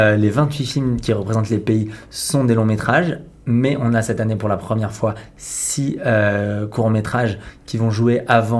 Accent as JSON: {"language": "French", "country": "France", "said": "parce que je suis français"}